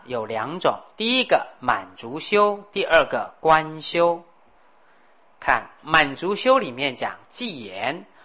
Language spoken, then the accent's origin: Chinese; China; 可是我们中国人就不同了